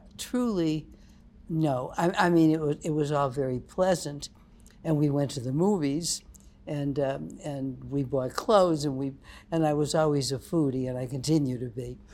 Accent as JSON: {"language": "English", "town": "Syracuse", "region": "New York", "country": "United States", "tie": "born or raised there", "also_born_or_lived": "Utica", "said": "was growing up, I was born in Utica, New York. And then we moved to Syracuse, New York."}